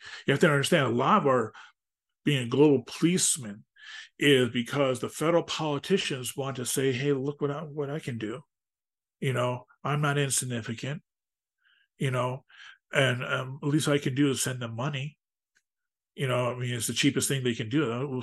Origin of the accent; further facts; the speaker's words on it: Platteville, Wisconsin, United States; also born or lived in Dubuque, Iowa; I'm from Platteville, Wisconsin, right near the Mississippi. I lived for many years in Dubuque.